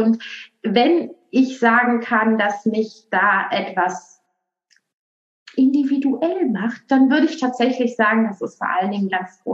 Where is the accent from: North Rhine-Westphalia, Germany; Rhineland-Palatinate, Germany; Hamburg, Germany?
North Rhine-Westphalia, Germany; Aachen; now in Berlin, Germany; Ursprünglich komme ich aus Aachen und jetzt bin ich aber in Berlin.